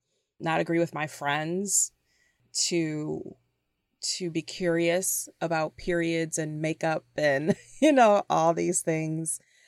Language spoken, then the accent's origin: English; Toledo, Ohio, United States; also born or lived in Cleveland / Chicago / Detroit; So I grew up in Toledo, Ohio. My parents got divorced when I was around 8 years old. So I spent a lot of summers and almost every weekend in Cleveland, Ohio.